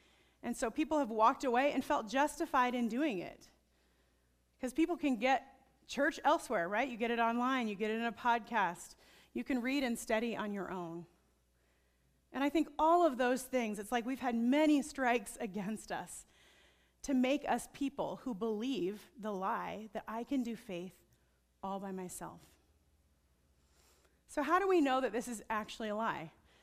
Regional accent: Midwest, United States; I'm a Midwesterner. We are private people. I know I don't fit this mold well. But Midwesterners are private folks.

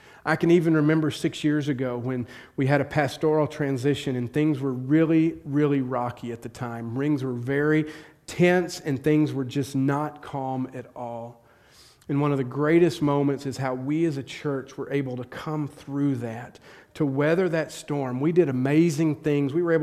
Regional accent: the South, United States; I am from the South. Where I'm from, I still hear stories of people that say, you go worship with your own people.

